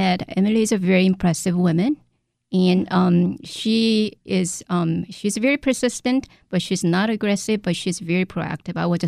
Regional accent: South Korea; moved away as an adult; now in United States; I was born and raised in South Korea. I came to this country about 2000 for graduate school, and then I was planning to go back, and then I met my husband. So I came out to Washington, D.C. area in 2004

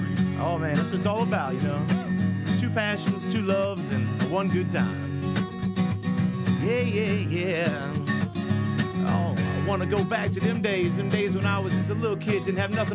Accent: Rockville, Maryland, United States; I grew up in the Rockville area. I grew up and went to Wheaton High School

